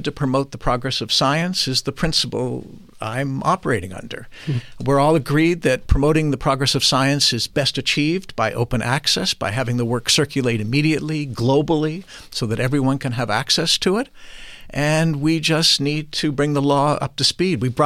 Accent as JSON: {"language": "English", "country": "Canada", "lives_now": "United States", "said": "I'm a guest in this country as a Canadian"}